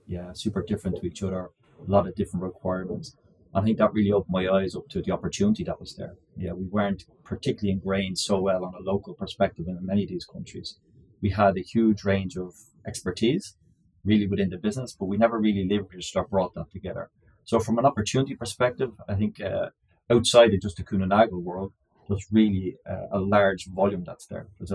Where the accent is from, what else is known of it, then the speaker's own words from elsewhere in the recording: Ireland; also born or lived in Australia; I spent most of my time in Europe. Obviously, I'm Irish by origin.